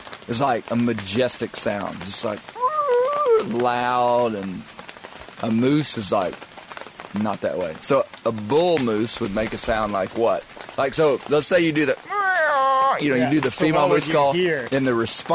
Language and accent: English; Arkansas, United States; okay, I'm stretching the truth. I'm from Arkansas.